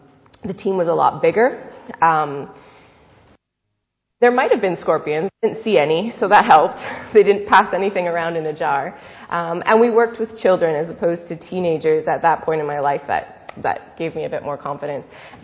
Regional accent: Ontario, Canada; I'm Canadian, so I was born and raised just outside Toronto, Ontario. And I grew up in a Christian family

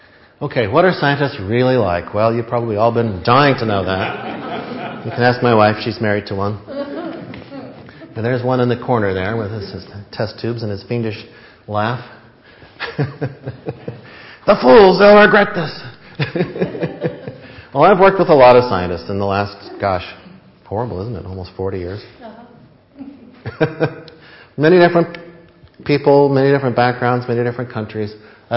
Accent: United Kingdom; because I'm British, we don't

